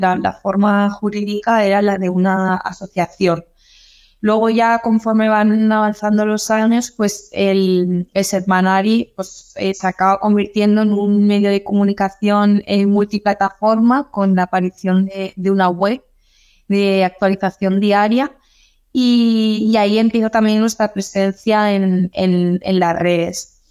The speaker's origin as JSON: {"language": "Spanish", "town": "Castellón de la Plana", "region": "Valencian Community", "country": "Spain", "tie": "born or raised there", "said": "Sí, me parieron aquí y continuamos aquí."}